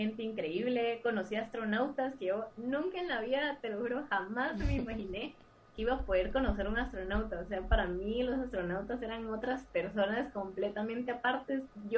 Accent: Guatemala; Yo soy la primera guatemalteca que está haciendo investigación espacial en Guatemala

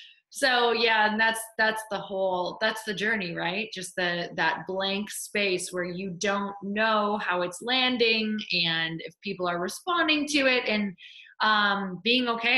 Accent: Michigan, United States; I am from a really small town. So I'm from Upper Michigan, which the closest thing that place that you would actually call a city was about 3 hours away

